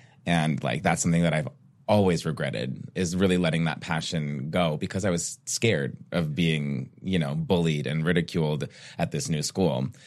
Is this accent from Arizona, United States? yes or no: yes; Phoenix, Arizona, United States; Well, I was born and raised here in Phoenix, Arizona. I'm an ASU Sun Devil.